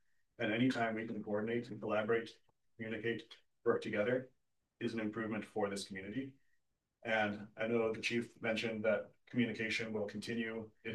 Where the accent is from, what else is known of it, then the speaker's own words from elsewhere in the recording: United States; because I'm American.